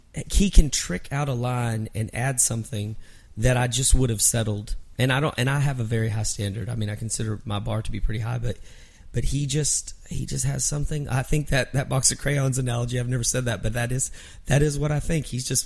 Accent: Mineral Wells, Texas, United States; I was in my hometown in Mineral Wells, Texas.

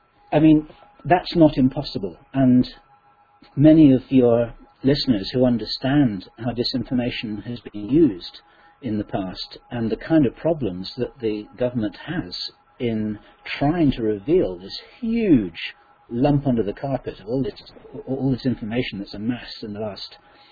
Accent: United Kingdom; I'm a Brit.

